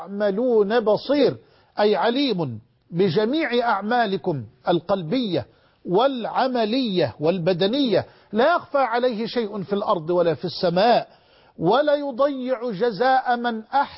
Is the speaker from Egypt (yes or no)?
yes; Egypt; وأن يحفظ بلدنا مصر من كل مكروه وفتنة وسوء